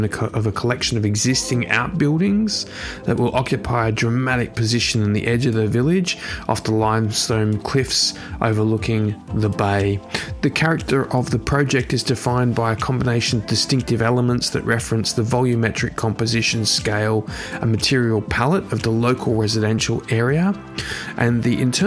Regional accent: Australia; And to my home country of Australia

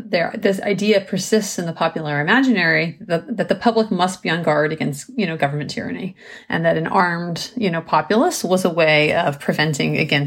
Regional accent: South Dakota, United States; I grew up in South Dakota. Everyone had guns because you used them on the farm all the time.

